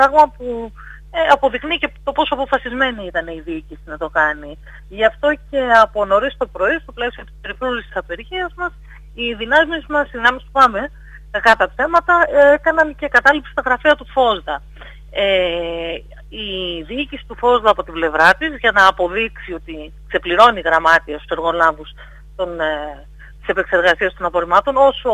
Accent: Ioannina, Epirus, Greece; Όχι επειδή είμαστε από τα Γιάννενα, αλλά ναι.

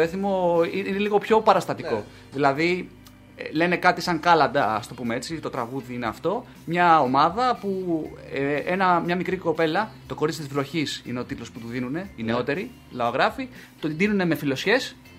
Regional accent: Central Greece, Greece; Βόρεια Εύβοια, καταγωγή μου.

